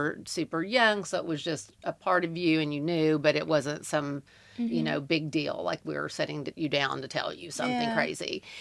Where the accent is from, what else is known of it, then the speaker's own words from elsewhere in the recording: Kentucky, United States; And it just cracks me up because, again, we're from Eastern Kentucky.